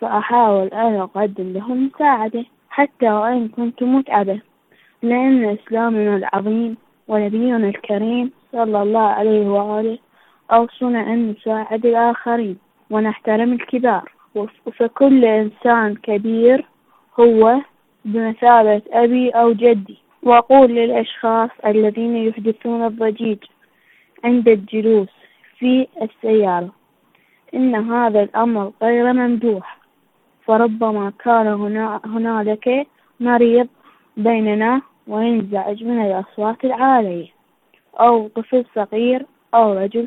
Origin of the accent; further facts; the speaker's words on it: Iraq; من العراق.